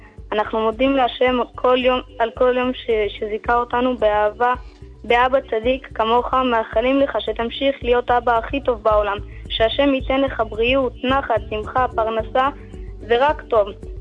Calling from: Beitar Illit, Judea and Samaria, Israel; אני מביתר עילית.

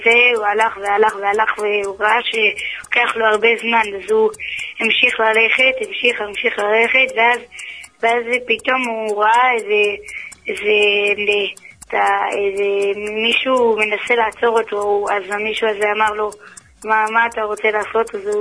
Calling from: Beit Shemesh, Jerusalem District, Israel

